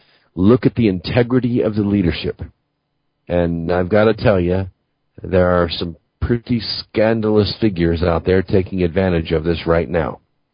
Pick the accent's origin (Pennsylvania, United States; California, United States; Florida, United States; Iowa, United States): California, United States; Los Angeles; I grew up in Los Angeles, and when I would wake up in the morning at 6 o'clock before going to high school, I could see the San Bernardino Mountains from my house.